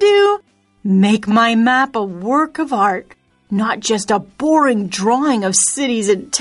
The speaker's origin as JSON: {"language": "English", "region": "Arizona", "country": "United States", "tie": "born or raised there", "said": "I've been able to unearth some fascinating things about my home state of Arizona."}